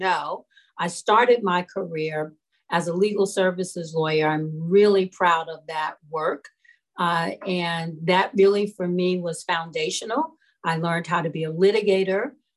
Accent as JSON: {"language": "English", "town": "New York City", "region": "New York", "country": "United States", "tie": "born or raised there", "said": "I'm just a girl from Harlem. I grew up in New York City."}